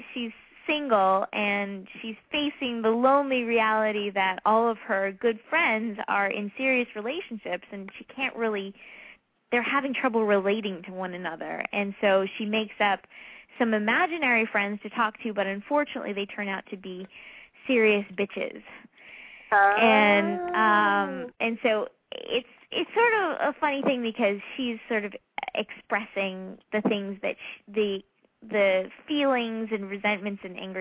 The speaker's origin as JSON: {"language": "English", "region": "New York", "country": "United States", "tie": "born or raised there", "also_born_or_lived": "Washington, D.C.", "moved": "as an adult", "said": "I was born in D.C. and raised in New York. And I grew up in Manhattan. And I moved out here 3 years ago, and it was a big, big change for me."}